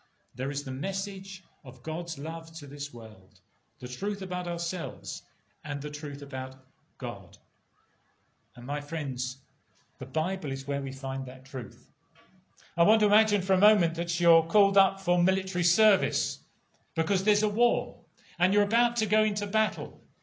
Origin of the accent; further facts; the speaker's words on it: England, United Kingdom; In my home country in England, you can go to almost any village or town and you will see somewhere a memorial.